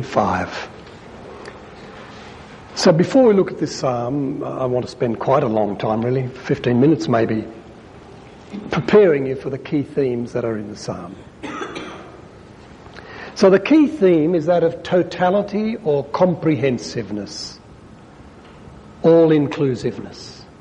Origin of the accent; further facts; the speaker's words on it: Ireland; And finally, because I'm Irish, and because Joseph Mary Plunkett was murdered by the British at the Easter uprising in 1916